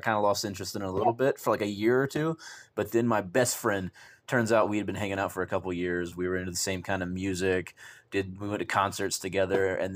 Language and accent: English; Nashville, Tennessee, United States; born there; also born or lived in Missouri / Atlanta; I was born in Nashville because my dad was in country music, but I don't remember it. You know, like, I was a child, and we're in Missouri and Nashville and Atlanta.